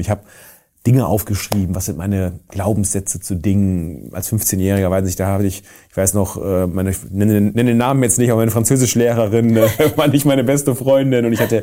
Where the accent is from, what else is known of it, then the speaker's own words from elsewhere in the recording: North Rhine-Westphalia, Germany; now in Cologne, Germany; Ich komme aus Münsterland, ich bin auf dem Land groß geworden und bin dann irgendwann sozusagen in Köln gelandet.